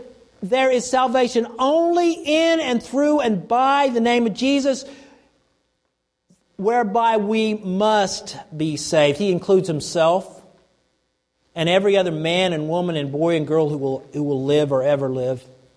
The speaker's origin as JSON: {"language": "English", "region": "Minnesota", "country": "United States", "said": "Or, you know, I'm from Minnesota. Governor Dayton."}